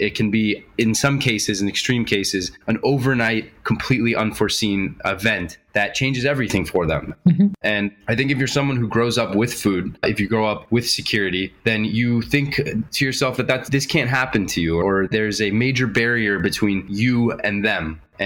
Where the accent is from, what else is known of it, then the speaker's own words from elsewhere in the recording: Los Angeles, California, United States; wanting to tell the story of people who lived outside of the bubble that we grew up in Los Angeles.